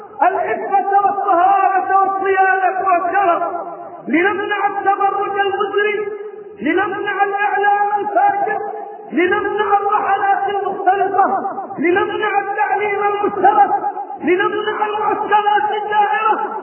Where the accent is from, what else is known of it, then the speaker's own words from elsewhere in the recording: Egypt; وتجولت في كثير من بلدانها ثم عدت الى بلدتي الحبيبة التي هي مصر.